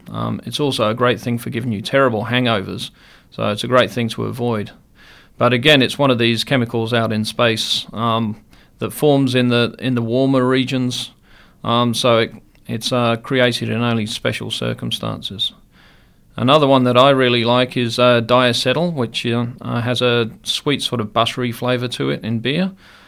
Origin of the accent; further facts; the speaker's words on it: Australia; I'm Australian, so I use Australian units.